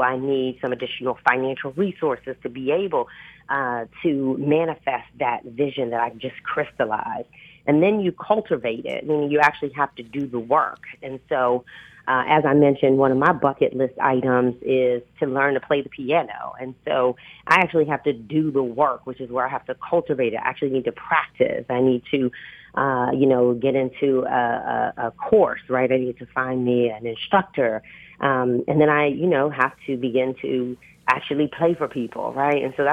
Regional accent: Maryland, United States; I grew up in Prince George's County, and I am a huge fan

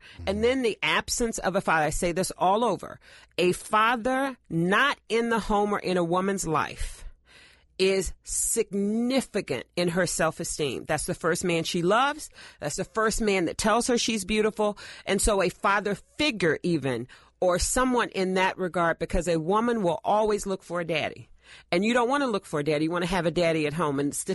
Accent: the South, United States; I'm from the South, so we say let's get to the core.

